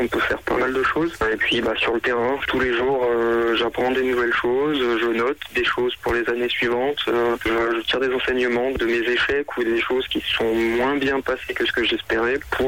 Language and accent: French; Provence-Alpes-Côte d'Azur, France; now in Avezé, France; on vient des Alpes-Maritimes, donc un endroit où il fait très chaud. On ne supporte pas vraiment la chaleur. C'est assez particulier pour quelqu'un qui vient du Sud